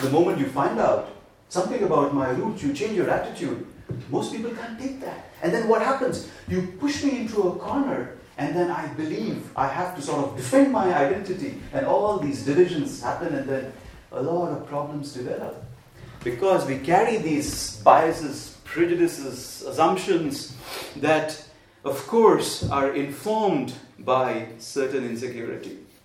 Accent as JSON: {"language": "English", "country": "India", "said": "Where do you come from? I come from India."}